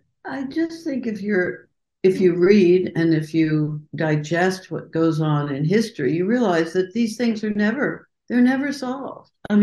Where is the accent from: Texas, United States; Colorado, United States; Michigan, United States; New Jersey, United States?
Colorado, United States; When I was growing up in Colorado